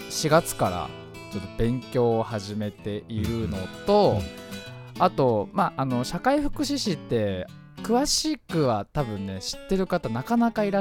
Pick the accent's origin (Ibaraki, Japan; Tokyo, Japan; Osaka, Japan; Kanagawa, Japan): Kanagawa, Japan; Fujisawa; 藤沢出身の俳優タレントとして活動する私